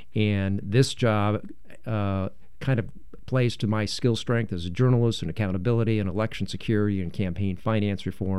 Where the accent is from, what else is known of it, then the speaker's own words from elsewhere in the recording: Oregon, United States; the values that I grew up with in Oregon had been eroded